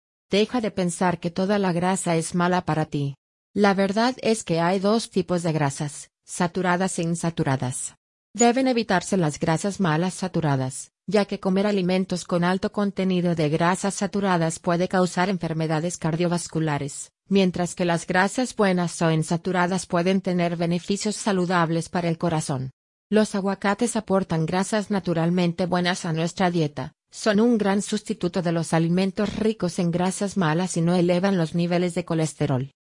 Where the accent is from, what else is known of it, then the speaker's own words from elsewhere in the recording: Venezuela; Mi papá es italiano, mi mamá mexicana. Y yo crecí en Venezuela.